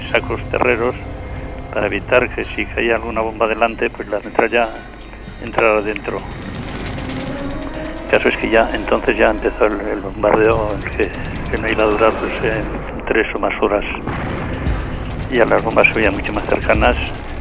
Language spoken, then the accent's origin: Spanish; Guernica, Basque Country, Spain; me dijo, ¿pero de dónde eres? Y tal, y dije, pues de Guernica